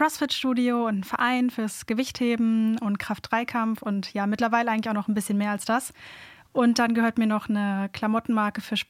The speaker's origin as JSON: {"language": "German", "town": "Kiel", "region": "Schleswig-Holstein", "country": "Germany", "said": "Ich komme aus Kiel"}